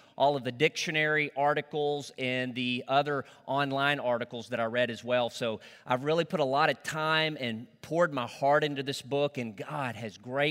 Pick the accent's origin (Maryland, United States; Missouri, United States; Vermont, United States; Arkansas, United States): Arkansas, United States; There were many privileges that I had as a young man growing up in Northeast Arkansas in the country.